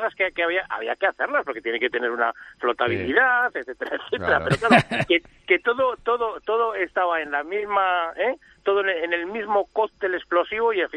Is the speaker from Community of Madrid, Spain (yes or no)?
no; Bilbao, Basque Country, Spain; soy del Gran Bilbao, soy de ese estado.